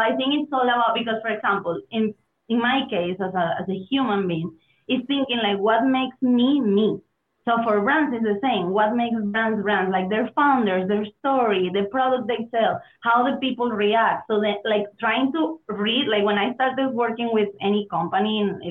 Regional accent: Venezuela; I'm originally from Venezuela

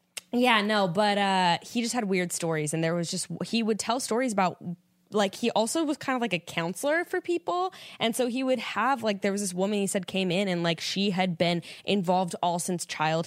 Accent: Fresno, California, United States; And Fresno, I'm from Fresno originally. That's a weird place.

